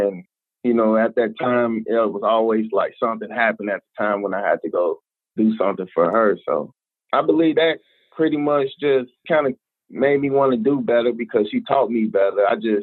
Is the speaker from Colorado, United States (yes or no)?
no; Chicago, Illinois, United States; Oh, I grew up in the South Side of Chicago, pretty much in a poverty area. I grew up in an Ida B. Wells home project, then I further moved to like 61st and like Cottage Grove, which is considered the Woodlawn area.